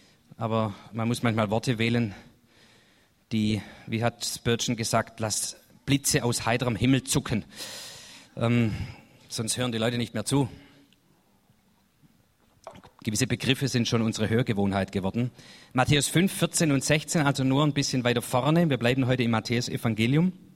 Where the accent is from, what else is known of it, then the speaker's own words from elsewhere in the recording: Baden-Württemberg, Germany; Das ist für mich als Schwabe eine schwierige Situation, weil wir sind sehr demütig, wir Schwaben.